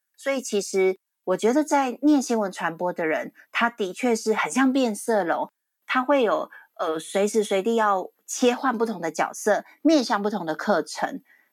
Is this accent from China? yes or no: no; Taichung, Taiwan; 那时候因为我是台中人，那我们就很向往大台北的生活